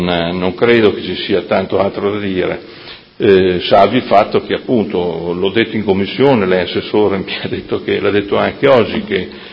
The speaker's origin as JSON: {"language": "Italian", "town": "Modena", "region": "Emilia-Romagna", "country": "Italy", "said": "io da modenese"}